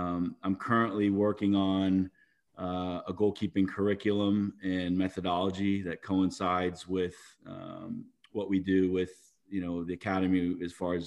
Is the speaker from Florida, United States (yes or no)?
yes; Fort Lauderdale, Florida, United States; growing up in Fort Lauderdale, watching the Strikers as a kid